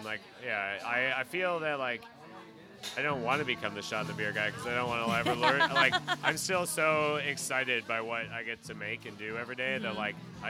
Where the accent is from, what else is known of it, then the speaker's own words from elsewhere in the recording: Canada; So, growing up in Canada